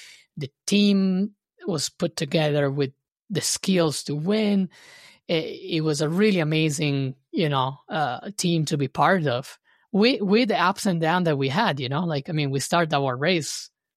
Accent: Trieste, Friuli-Venezia Giulia, Italy; I had an opportunity with the owner in my hometown in Trieste to become the skipper

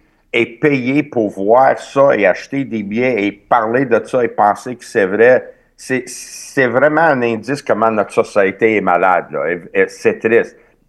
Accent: Quebec, Canada; Puis moi, en tant que Québécois, Canadien, j'étais dans le coin

